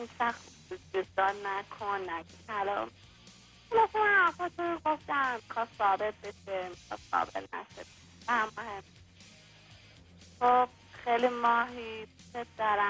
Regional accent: Iran; ما ایرانی هستیم ما یک فرهنگ چندین هزار ساله پشت سرمونه

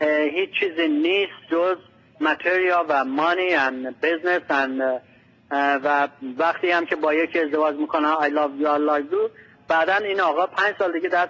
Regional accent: Iran; ما ایرانی هستیم

